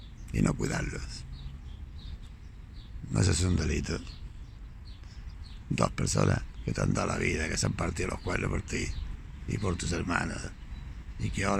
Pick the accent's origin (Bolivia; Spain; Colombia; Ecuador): Spain; claro, somos los españoles